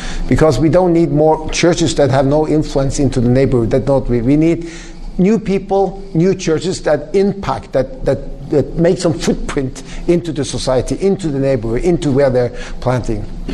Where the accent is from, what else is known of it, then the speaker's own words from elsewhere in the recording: Southern Norway, Norway; English is a second language; So I'm from Norway. I'm from the southern part, really on the bottom.